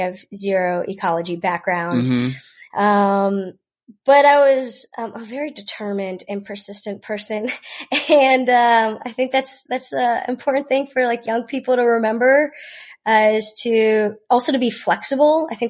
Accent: Florida, United States; I'm from South Florida. So it's Florida Atlantic University.

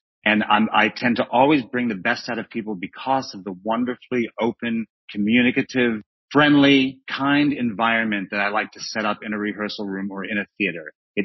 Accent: New York, United States; I'm from New York, from Long Island. Don't tell anyone.

